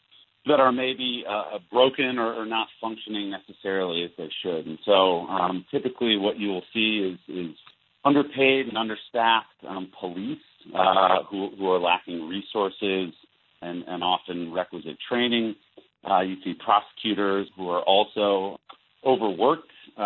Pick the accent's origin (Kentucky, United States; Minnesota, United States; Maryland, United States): Minnesota, United States; Edina; I grew up here in Edina and going to Colonial Church.